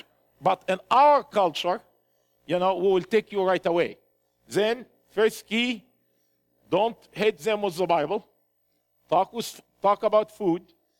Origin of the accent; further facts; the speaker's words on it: Egypt; I said, "I'm from Egypt."